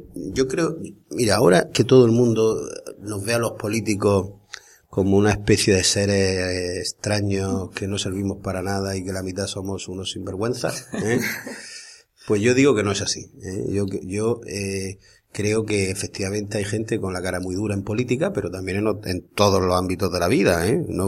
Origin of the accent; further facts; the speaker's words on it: Puerto Lumbreras, Region of Murcia, Spain; yo nací en Puerto Lumbreras, crecí en Puerto Lumbreras